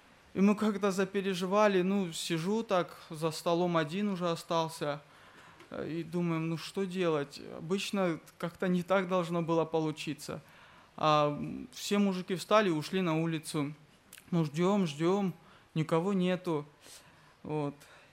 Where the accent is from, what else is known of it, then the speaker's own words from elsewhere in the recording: Nagorno-Karabakh, Azerbaijan; Я из Нагорного Карабаха.